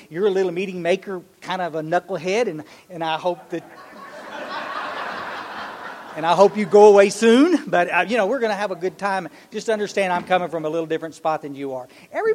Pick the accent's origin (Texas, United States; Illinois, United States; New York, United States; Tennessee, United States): Texas, United States; Kerrville; I was raised up in Kerrville, Texas, Ingram, Texas, down in the hill country. We're about 60 miles west of San Antonio.